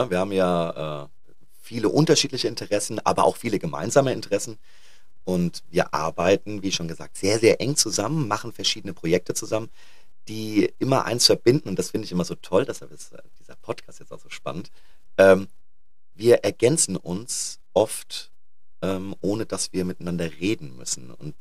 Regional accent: Büdingen, Hesse, Germany; Nein, ich komme aus der Wetterau.

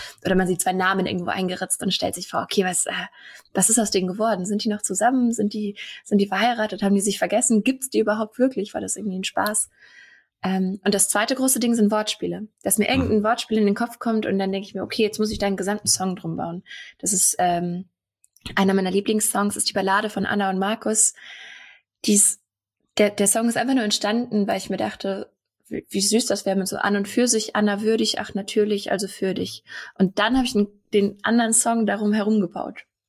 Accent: Bad Aibling, Bavaria, Germany; now in Marburg, Germany; mittlerweile gehe ich schon durch als Hochdeutsche. Ich komme ursprünglich aus Bayern, so zwischen München und Salzburg. Bad Aibling heißt meine Heimatstadt und wohne jetzt aber seit ein paar Jahren schon in Marburg. Bin hier fürs Studium hergezogen, also gar nicht mehr so weit weg von Fulda.

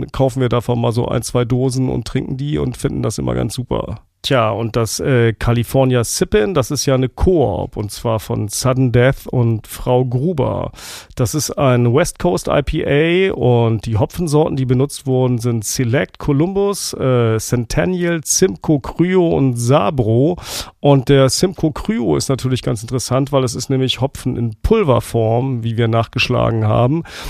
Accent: Lüneburg, Lower Saxony, Germany; Ich komme ja aus Lüneburg

